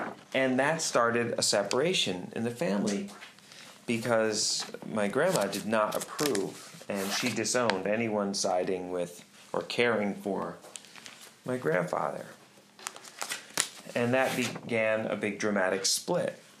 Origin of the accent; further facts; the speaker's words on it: Connecticut, United States; And we were growing up in Connecticut.